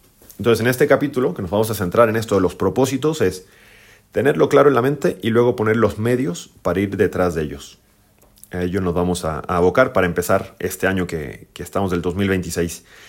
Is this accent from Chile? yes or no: yes; Chile; soy legionario de Cristo, chileno